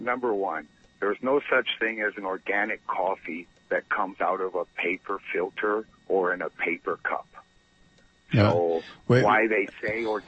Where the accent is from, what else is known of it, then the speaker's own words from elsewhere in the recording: United States; I'm a little bit like you. I'm an American